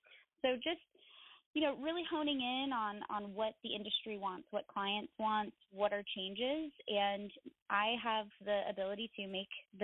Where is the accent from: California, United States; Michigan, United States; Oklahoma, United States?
California, United States; Napa Valley; It also helps that I'm born and raised in Napa Valley and grew up working in the hospitality industry.